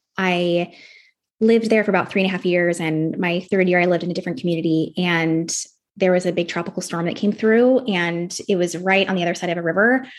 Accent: Portland, Oregon, United States; that's where I am from, born and raised in Portland.

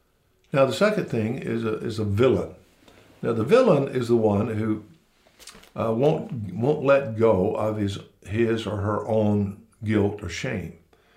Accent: the South, United States; I am a white male, and I am from the South, and I'm a redneck

